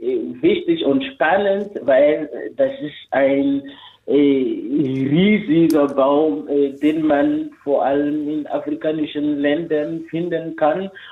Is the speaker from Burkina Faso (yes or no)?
yes; Burkina Faso; damit bin ich auch in Burkina irgendwie aufgewachsen, vor allem in der Schulzeit.